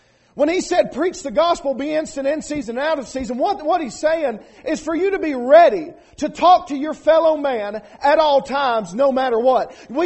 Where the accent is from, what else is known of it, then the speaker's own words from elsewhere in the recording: United States; Like the brother said, I'm from Lee County. All right? Don't hold it against me.